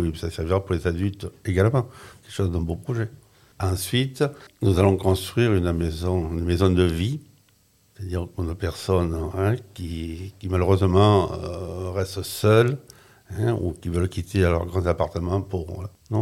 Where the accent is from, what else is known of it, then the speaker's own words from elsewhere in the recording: Lagnes, Provence-Alpes-Côte d'Azur, France; now in Mormoiron, France; Or, moi, je suis natif de Lay-sur-Sorgue.